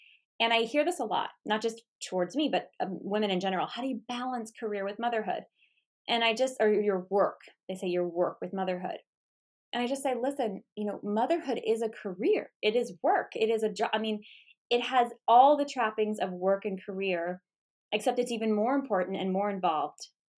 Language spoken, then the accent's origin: English; United States; And of course, as an American, I'm frustrated.